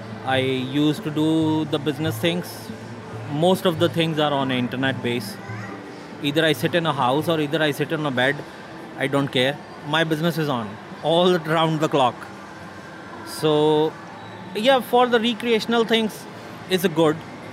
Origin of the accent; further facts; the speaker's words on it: Pakistan; moved away as an adult; now in United Kingdom; actually I was from Pakistan originally, but living in a different countries. Like, I started my career from Pakistan, then I shifted towards UK.